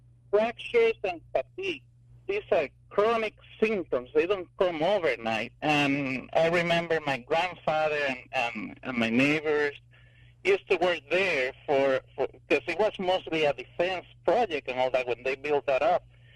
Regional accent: Aguadilla, Puerto Rico; I was born and raised in Puerto Rico, in the town of Aguadilla

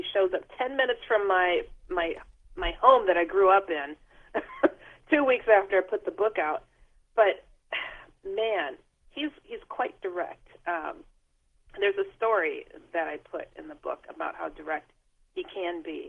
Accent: Milwaukee, Wisconsin, United States; I'm from Milwaukee, Wisconsin, the far northwest suburbs, about a 10-minute drive from Waukesha.

